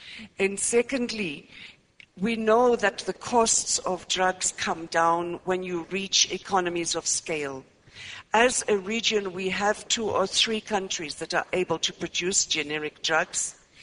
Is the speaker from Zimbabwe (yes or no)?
yes; Zimbabwe; from Zimbabwe.